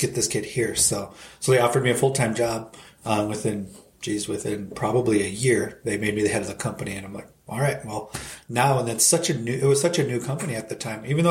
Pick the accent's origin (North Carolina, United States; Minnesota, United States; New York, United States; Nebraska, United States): Nebraska, United States; Winnebago; Well, so I've born and raised in Winnebago, lived here my whole life, and I'm an alumni of Winnebago Public School.